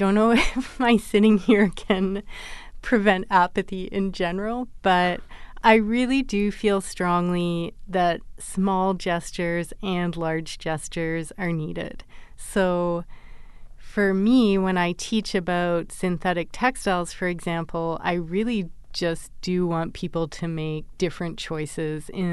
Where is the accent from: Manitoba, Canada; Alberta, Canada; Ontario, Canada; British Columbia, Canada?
British Columbia, Canada; Vancouver; I grew up in Vancouver at a time where anti-logging protests were really sort of catching the public eye. And I think that had a huge impact on me because I grew up outside of Vancouver itself in an area that kind of bordered a natural forest.